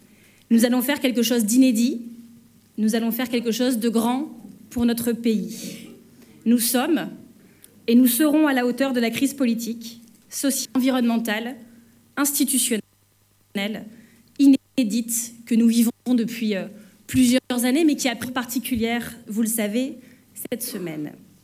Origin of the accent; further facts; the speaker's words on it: Hénin-Beaumont, Hauts-de-France, France; Je suis originaire d'Hénin-Beaumont, où je vis depuis 37 ans, où je suis élue.